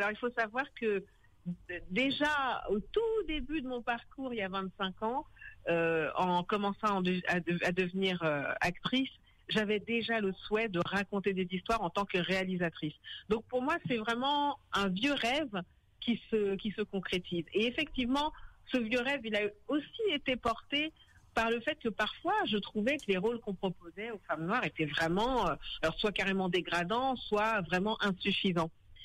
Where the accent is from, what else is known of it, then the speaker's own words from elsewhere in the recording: France; moi je suis originaire du Mali et du Sénégal, j'ai grandi en France et j'ai un attachement très profond pour mes origines ouest-africaines et notamment sahéliennes.